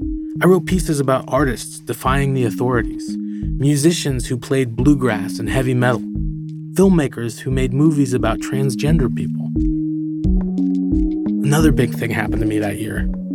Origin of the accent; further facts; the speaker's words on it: Iran; Because my dad was from Iran, I had dual citizenship. I grew up around Iranians, and I knew the language